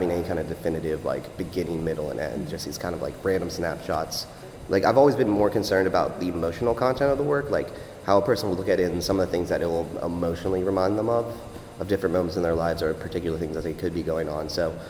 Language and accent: English; Harpers Ferry, West Virginia, United States; now in Shepherdstown, United States; I'm originally from Harpers Ferry and currently live in Shepherdstown.